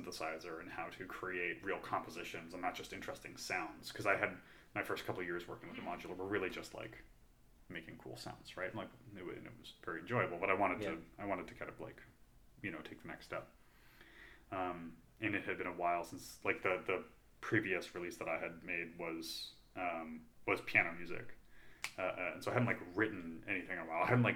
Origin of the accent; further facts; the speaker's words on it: Canada; now in United States; I'm an immigrant, so I'm from Canada